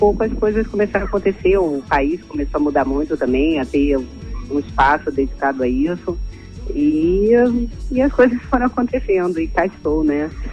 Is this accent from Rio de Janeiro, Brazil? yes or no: yes; Rio de Janeiro, Brazil; Eu sou do Rio de Janeiro mesmo.